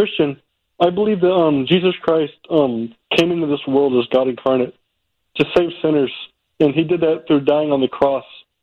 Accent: Kentucky, United States; my dad was a pastor in a church where I grew up in Kentucky.

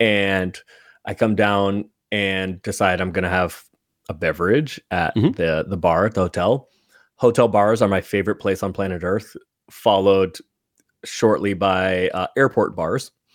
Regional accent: San Francisco, California, United States; A couple years ago, I grew up in San Francisco.

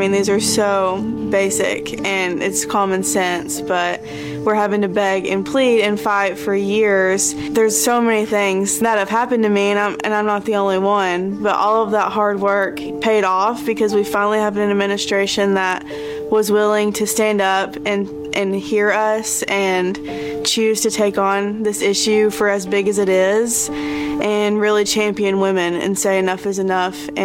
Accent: Murphy, North Carolina, United States; I am from Murphy, North Carolina.

